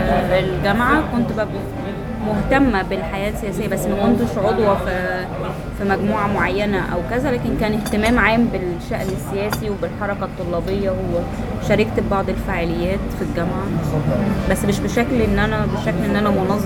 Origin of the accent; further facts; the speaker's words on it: Cairo, Cairo Governorate, Egypt; اتولدت وكبرت في القاهرة.